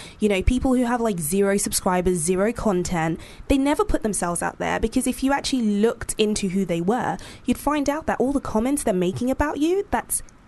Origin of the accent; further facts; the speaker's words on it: Nigeria; I have bigger people in my family. I mean, I grew up in Nigeria.